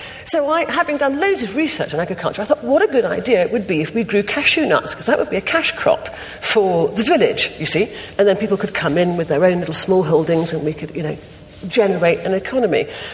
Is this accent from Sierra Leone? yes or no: yes; Sierra Leone; just because I came from Sierra Leone